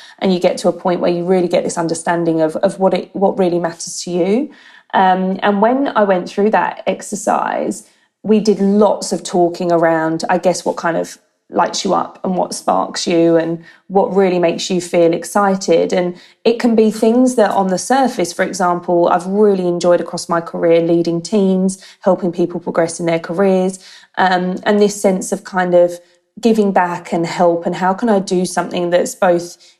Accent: England, United Kingdom; accent: English; now in Sydney, Australia; apparently, when I speak now, you've probably mentioned that I'll probably subconsciously really dial up my English accent. But yeah, you do pick up the Aussie twang.

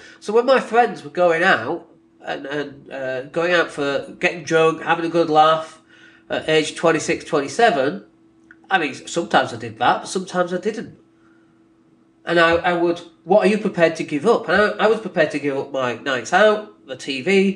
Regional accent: Leeds, Yorkshire and the Humber, United Kingdom; anything to do with Leeds, effectively, which is my hometown.

